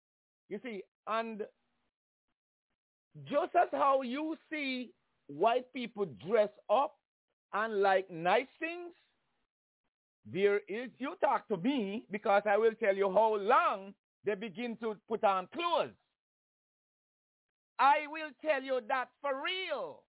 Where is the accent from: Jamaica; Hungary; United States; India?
Jamaica; I learned that my problem was the way I grew up in Jamaica.